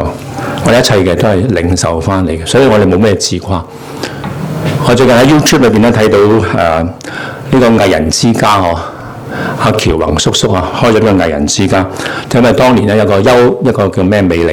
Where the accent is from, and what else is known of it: China